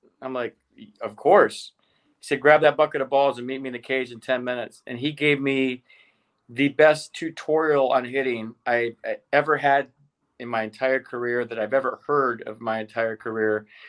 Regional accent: California, United States; I'm from Northern California. I used to go to Giants games as a kid.

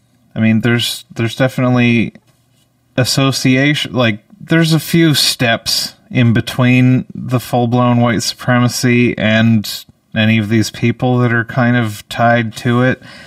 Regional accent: Canada; I felt pride as a Canadian.

